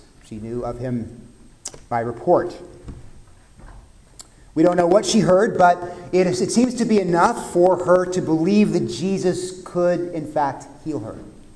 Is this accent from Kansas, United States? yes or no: no; Corpus Christi, Texas, United States; We had an Episcopal church in my hometown of Corpus Christi called, it's supposed to be the Church of the Good Shepherd